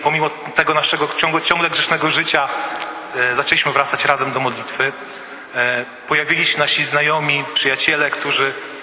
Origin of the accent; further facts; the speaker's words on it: Łomża, Podlaskie Voivodeship, Poland; jesteśmy właśnie z Łomży, z tej parafii. Tutaj sobie żyjemy, tutaj mieszkamy i tutaj pracujemy.